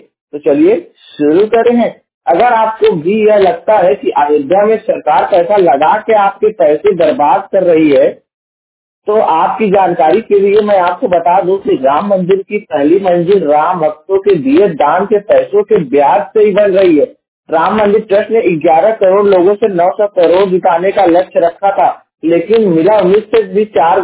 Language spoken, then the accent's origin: Hindi; Jaunpur, Uttar Pradesh, India; और मैं उत्तर प्रदेश के जौनपुर जिले का निवासी हूँ।